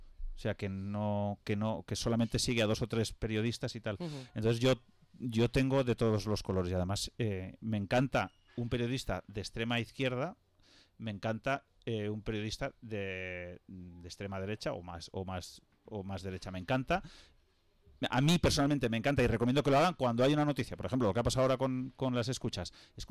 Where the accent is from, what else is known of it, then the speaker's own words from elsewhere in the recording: Villarreal, Valencian Community, Spain; si entras pones soy de Villarreal, que casi que me falta poner la dirección.